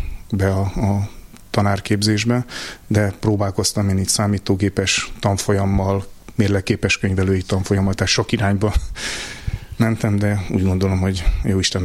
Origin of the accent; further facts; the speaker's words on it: Budapest, Hungary; also born or lived in Pécs; én Pécset születtem. Budapesten éltünk, elég hamar fölköltöztek szüleim Budapestre, az első kerületbe